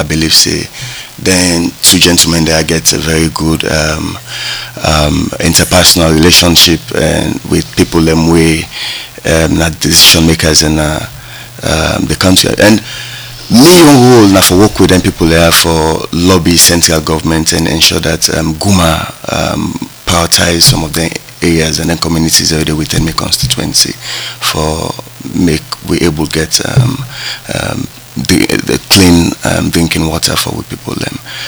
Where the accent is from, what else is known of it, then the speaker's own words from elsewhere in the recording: Wilberforce, Western Area, Sierra Leone; And me, born of Wilberforce, and I grew up in Wilberforce.